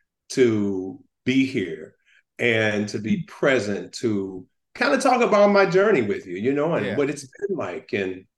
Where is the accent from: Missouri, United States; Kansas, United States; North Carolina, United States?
Missouri, United States; St. Louis; So that is the area that I was raised in Pruitt-Igoe.